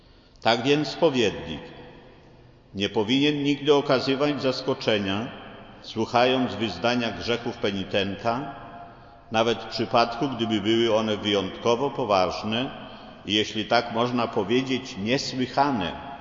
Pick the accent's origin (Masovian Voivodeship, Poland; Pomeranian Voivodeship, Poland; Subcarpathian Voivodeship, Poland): Masovian Voivodeship, Poland; Ja pochodzę z diecezji płockiej